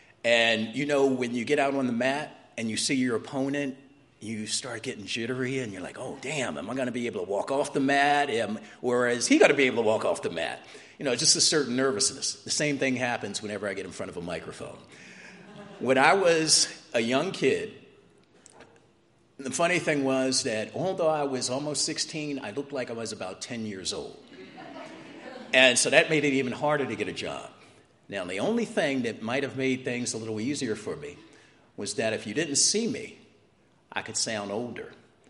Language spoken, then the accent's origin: English; Baltimore, Maryland, United States; But when I was a kid, I remember in Maryland, I grew up in Baltimore.